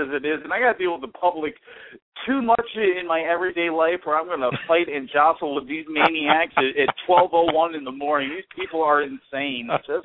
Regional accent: Maryland, United States; I grew up on Maryland.

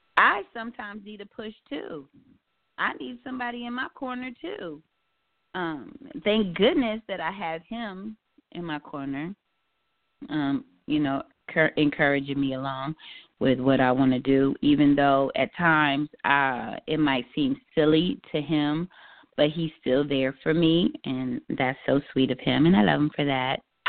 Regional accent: New Jersey, United States; I'm from Jersey. Shout out to Jersey.

